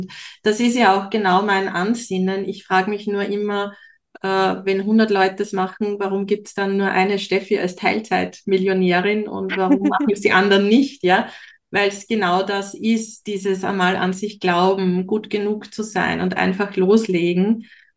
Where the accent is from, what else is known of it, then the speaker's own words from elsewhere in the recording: Austria; bei uns in Österreich